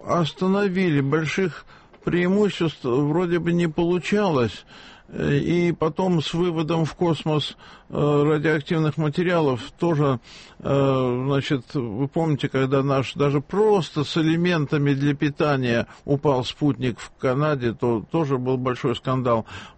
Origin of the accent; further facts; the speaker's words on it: Leningrad, Saint Petersburg, Russia; я тоже был в оккупации в Чернигове, мне было 10 лет, а сам я ленинградец.